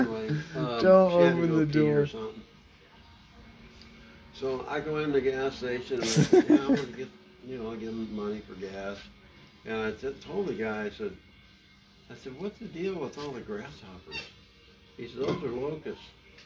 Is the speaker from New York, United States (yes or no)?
no; Illinois, United States; I said, I come from Illinois. We got grasshoppers, but I said, these fuckers are big.